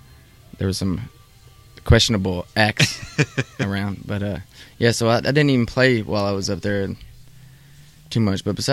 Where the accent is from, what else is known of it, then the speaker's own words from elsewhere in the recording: Morgantown, Kentucky, United States; I'm from Morgantown, Kentucky, Butler County.